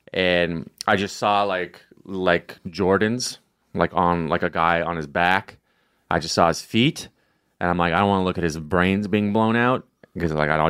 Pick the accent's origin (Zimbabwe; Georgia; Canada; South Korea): Canada; now in United States; I don't tell my parents, I'm from Canada, and my mom is like always like texting me like, America's a crazy place.